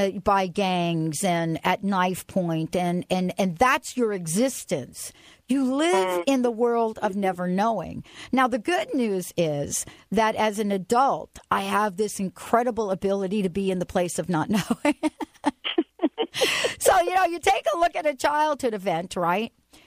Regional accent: New York City, New York, United States; when I was younger, I grew up in the Bronx.

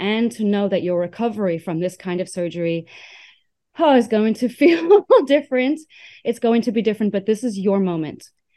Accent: South Africa; I'm South African.

